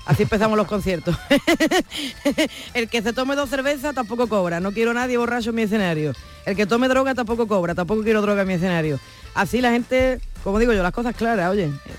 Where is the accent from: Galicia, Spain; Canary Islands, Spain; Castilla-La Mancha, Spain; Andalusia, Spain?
Andalusia, Spain; La Línea de la Concepción; yo siento mucho arraigo por mi tierra, me encanta Andalucía, me encanta Cádiz, me encanta la línea.